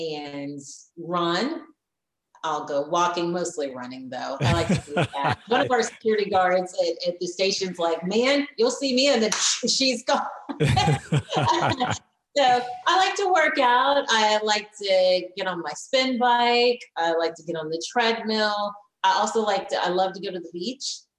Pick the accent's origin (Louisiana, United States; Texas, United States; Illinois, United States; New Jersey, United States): Texas, United States; Houston; I always wanted to be a main anchor in my hometown. So I'm living out my goals and dreams here.